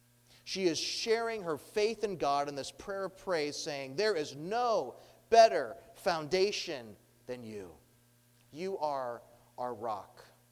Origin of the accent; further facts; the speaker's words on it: Ohio, United States; we came from Ohio, so different culture coming from Ohio to Georgia, different climate, different everything.